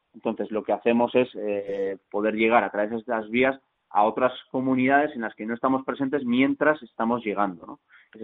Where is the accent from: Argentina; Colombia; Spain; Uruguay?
Spain; Eibar, Basque Country; also born or lived in San Sebastián; yo soy de Eibar y he residido muchos años también en San Sebastián